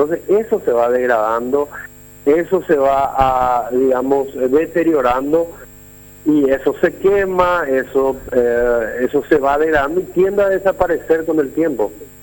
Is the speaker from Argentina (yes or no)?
no; Paraguay; como paraguayo